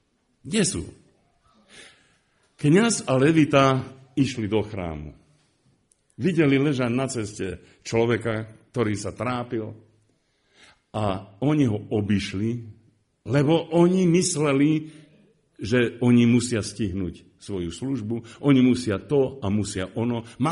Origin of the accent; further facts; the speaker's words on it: Komárno, Nitra Region, Slovakia; Spomínam si, ako sme išli na na tržnicu, tam u nás v Komárne